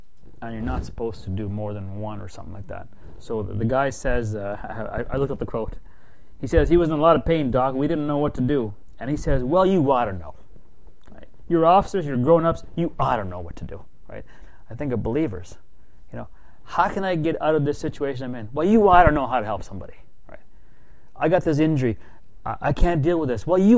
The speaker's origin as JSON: {"language": "English", "region": "Nova Scotia", "country": "Canada", "tie": "born or raised there", "said": "I remember when I was growing up in Nova Scotia, there used to be an ad on TV."}